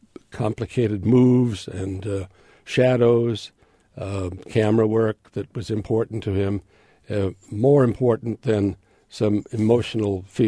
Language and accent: English; Illinois, United States; Growing up in Illinois helps wherever you are.